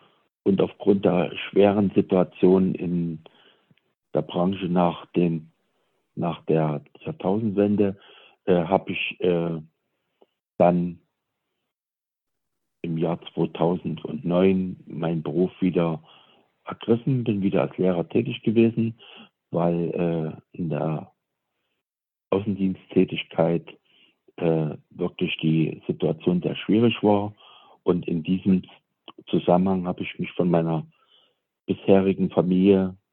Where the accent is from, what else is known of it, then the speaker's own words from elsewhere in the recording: Saxony, Germany; moved away as an adult; also born or lived in Eifel; Ja, ich bin also im Osten in Sachsen aufgewachsen, im Erzgebirge.